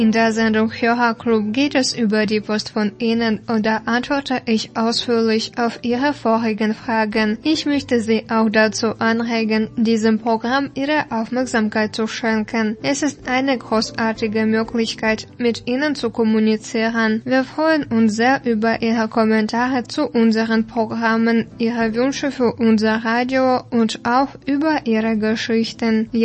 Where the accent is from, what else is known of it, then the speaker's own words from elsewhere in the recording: Gera, Thuringia, Germany; ist mir tatsächlich entgangen, auch einmal ausführlicher über meine Heimatstadt Gera zu schreiben.